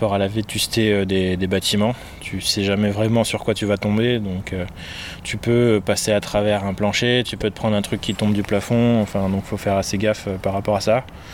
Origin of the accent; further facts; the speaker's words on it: Auvergne-Rhône-Alpes, France; Alors moi j'ai découvert l'urbex quand j'étais petit, en station de ski côté de Grenoble, là où j'ai grandi.